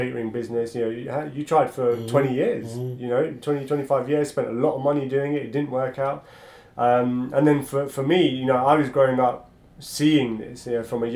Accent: Newham, London, United Kingdom; you know, Newham. And I was born here, raised here. All my brothers were, you know, we were born and raised in Newham.

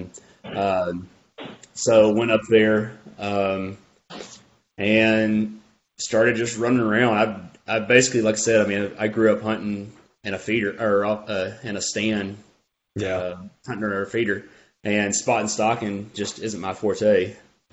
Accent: Waco, Texas, United States; now in Corpus Christi, United States; So I live down in Corpus area, but I'm from the Waco area, Central Texas area.

